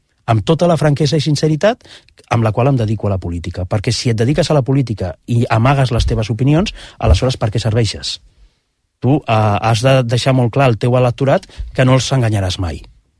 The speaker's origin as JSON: {"language": "Catalan", "region": "Catalonia", "country": "Spain", "said": "Jo quan parlo amb molta gent de Castelló, que és la província que tinc més a prop com a tarragoní, parlem en català."}